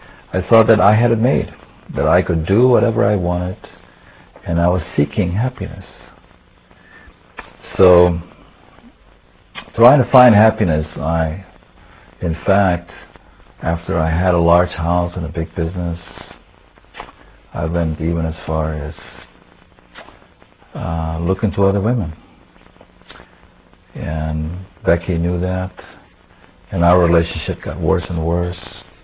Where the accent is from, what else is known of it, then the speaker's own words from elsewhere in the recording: Indonesia; moved away as an adult; now in United States; I didn't grow up here. I grew up in Indonesia, and I came here to the United States when I was 21 years old